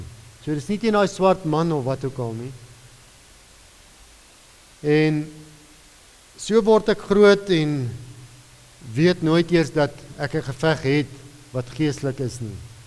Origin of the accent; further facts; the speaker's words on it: Hartbeesfontein, North West, South Africa; ek het groot geword daar in Wes-Transvaal, Hartbeesfontein, Noordwes